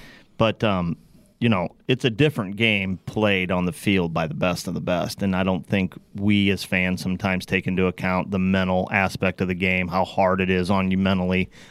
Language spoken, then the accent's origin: English; Madison, Wisconsin, United States; Now, Tom Moto, you got to remember now, I grew up in Madison, so I got my Madison math going here.